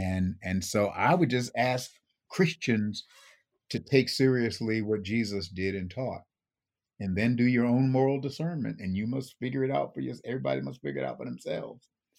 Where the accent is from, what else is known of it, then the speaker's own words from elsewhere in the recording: Buffalo, New York, United States; I grew up in Buffalo, New York, and which was a Democratic city. The county in those days was Republican, but the city was Democratic.